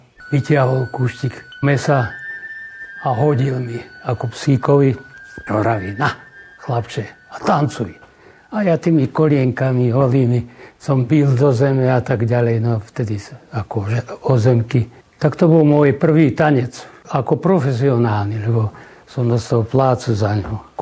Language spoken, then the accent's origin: Slovak; Banská Bystrica Region, Slovakia; Ja pochádzam z takého kraja Hriňovských a Detvianských Lazoch pod Polanou, kde sú tradície veľmi silné.